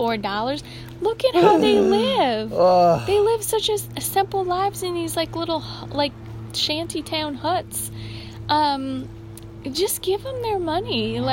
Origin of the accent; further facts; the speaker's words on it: United States; born there; All I have to say is, praise the Lord, I was born in America.